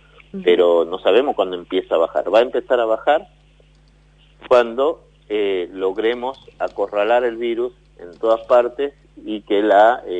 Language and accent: Spanish; Argentina; como argentinos